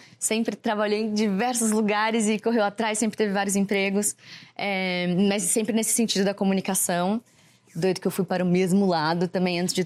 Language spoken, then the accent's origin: Portuguese; São Paulo, Brazil; De São Paulo, meu pai é de São Paulo, minha mãe é de Maringá, no Paraná.